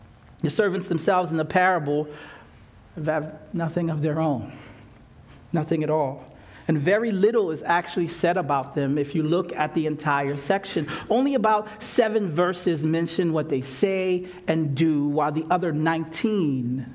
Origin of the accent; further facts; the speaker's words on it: Philadelphia, Pennsylvania, United States; I was raised in Philadelphia, so there's like this big city, 1.5 million people. And then I moved to this small city, about 10,000 people and 1.5 million chickens.